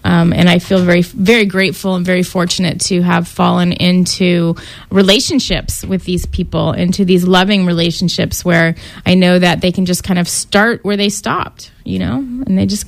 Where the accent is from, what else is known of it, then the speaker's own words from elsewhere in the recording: California, United States; also born or lived in Tulsa; I grew up here in California for most of my life, and then I was transplanted to Tulsa, Oklahoma. So I went from this like really liberal environment to this really conservative environment